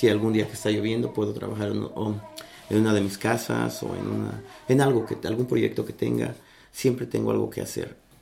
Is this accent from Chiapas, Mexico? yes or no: no; Mexico City, Mexico; now in Kingston; soy de la Ciudad de México. Vine aquí desde hace cerca de 27 años. Vivo en... los últimos 25 los he pasado en Kingston.